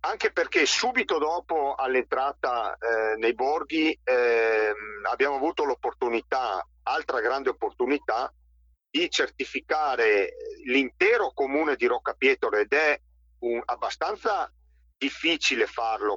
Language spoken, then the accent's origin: Italian; Sottoguda, Veneto, Italy; born there; perché io sono nato a Sottoguda